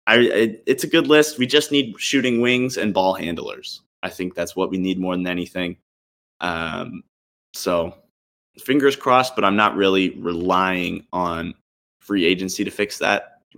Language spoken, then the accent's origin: English; Houston, Texas, United States; So we do not need to be signing Klay Thompson to my hometown Rockets.